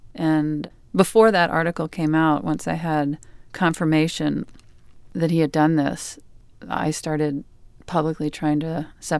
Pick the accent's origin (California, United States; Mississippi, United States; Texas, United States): Mississippi, United States; I'd really love to get married on the beach in my hometown in Mississippi.